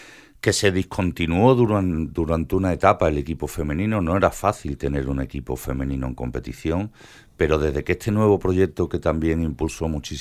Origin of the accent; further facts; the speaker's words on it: Jerez, Andalusia, Spain; Yo que soy de Jerez